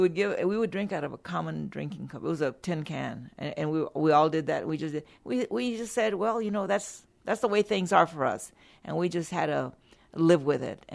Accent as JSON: {"language": "English", "region": "Texas", "country": "United States", "said": "I'm from Atascosa County, which is just south of here."}